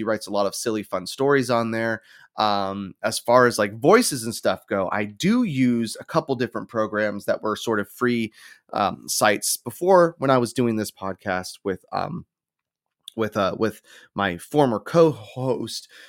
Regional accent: Florida, United States; now in California, United States; I live in the U.S. I live in California, and I am originally from Florida.

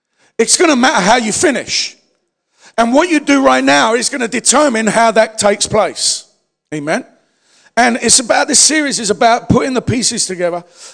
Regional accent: London, United Kingdom; growing up in the East End of London

